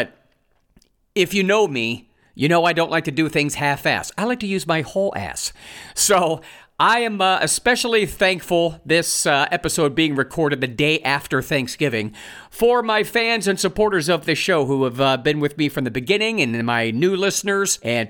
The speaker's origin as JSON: {"language": "English", "region": "Ohio", "country": "United States", "tie": "born or raised there", "also_born_or_lived": "California", "said": "as I moved cross-country from California back to my home state of Ohio"}